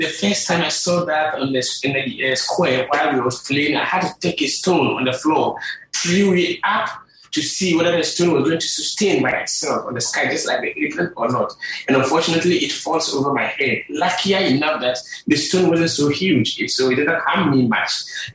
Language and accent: English; Ghana; as a Ghanaian